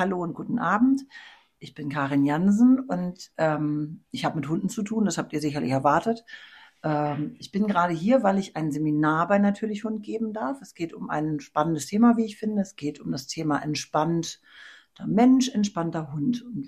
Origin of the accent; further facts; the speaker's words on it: Hamburg, Germany; born there; Geboren bin ich in Hamburg und lebe jetzt noch nördlich davon, Richtung dänischer Grenze.